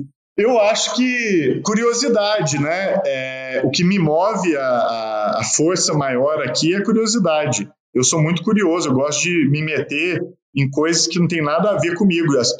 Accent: Araguari, Minas Gerais, Brazil; born there; eu nasci em Araguari

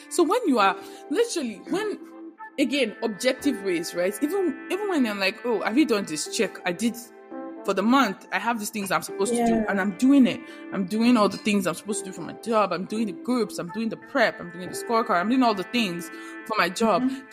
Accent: Nigeria; English is a second language; now in United States; Because I'm Nigerian and I have a different accent doesn't mean I cannot do what I need to do.

